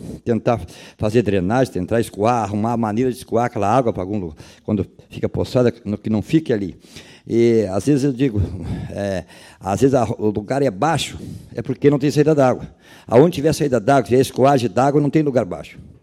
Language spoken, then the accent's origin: Portuguese; São Caetano, Brazil; O seu Salvador, ele disse que ele foi criado onde eu fui criado. O seu Salvador que disse para mim que foi criado lá na localidade de São Caetano